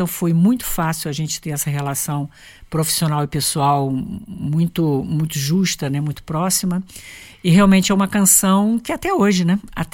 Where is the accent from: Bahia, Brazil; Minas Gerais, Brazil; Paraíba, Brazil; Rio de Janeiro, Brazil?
Rio de Janeiro, Brazil; uma menina que saiu do subúrbio, né? Subúrbio do Rio de Janeiro, porque eu não sou da Zona Sul do Rio de Janeiro.